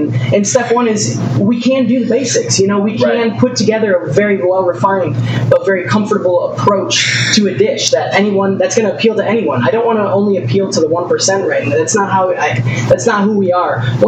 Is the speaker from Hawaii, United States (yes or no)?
no; Michigan, United States; I'm from Michigan, yeah.